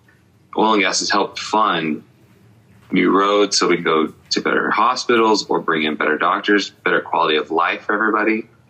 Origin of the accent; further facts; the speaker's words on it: New Mexico, United States; the biggest thing I've seen growing up in New Mexico is not only are we growing our businesses, but we're helping grow communities.